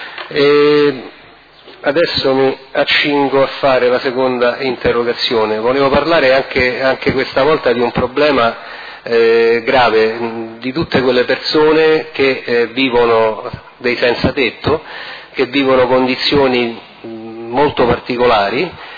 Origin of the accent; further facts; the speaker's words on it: Rome, Lazio, Italy; Io sono di Roma